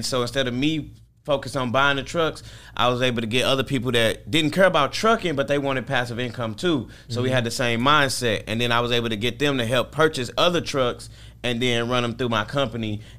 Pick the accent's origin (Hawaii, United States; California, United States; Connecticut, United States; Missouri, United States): Missouri, United States; St. Louis; I'm from St. Louis, Missouri.